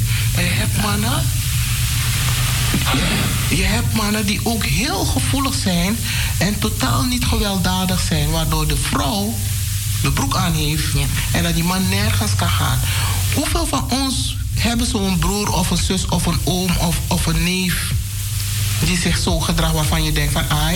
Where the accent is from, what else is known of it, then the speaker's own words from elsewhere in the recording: Suriname; Want ik ben Surinamer. Ik ben geen Antilliaan.